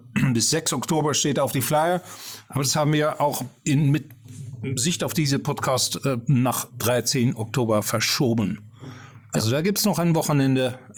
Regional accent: Netherlands; German is a second language; now in Fulda, Germany; Ich komme aus den Niederlanden. Ich werde oft darauf hingewiesen, dass mein Rüdiger Rellisch noch ein bisschen mitspielt.

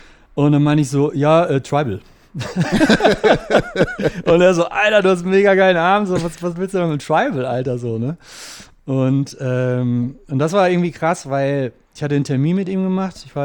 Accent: North Rhine-Westphalia, Germany; Und ich komme ja selber aus dem Ruhrpott oder habe damals noch im Ruhrpott gelebt

